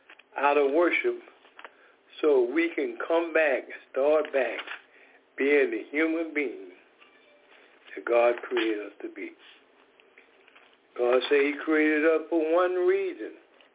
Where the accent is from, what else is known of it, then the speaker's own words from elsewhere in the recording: Decatur, Georgia, United States; We are from Decatur, Georgia, and Suja is from Baton Rouge, Louisiana.